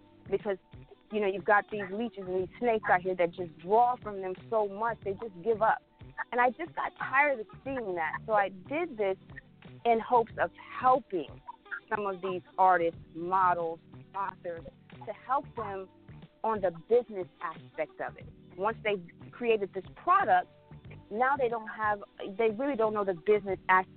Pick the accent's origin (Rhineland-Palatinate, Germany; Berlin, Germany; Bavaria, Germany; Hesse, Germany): Hesse, Germany; Frankfurt; now in United States; I started in this industry very, very young as a model over in Europe. I'm from Frankfurt, Germany. I was a model for Benetton.